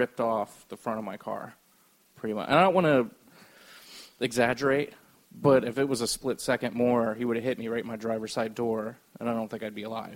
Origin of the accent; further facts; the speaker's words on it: Largo, Florida, United States; Yeah. I grew up in Largo.